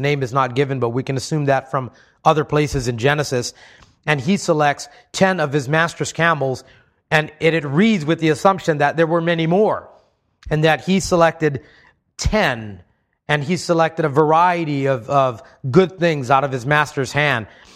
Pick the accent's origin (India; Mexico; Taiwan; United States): United States; Hawaii; Culturally, we are diverse. Growing up in Hawaii, I lived in a melting pot of melting pots.